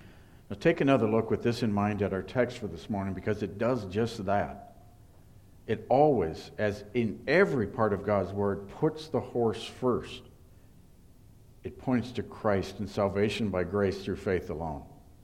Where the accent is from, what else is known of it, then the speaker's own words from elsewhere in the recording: Midwest, United States; And growing up in the Midwest, I'd never seen them before.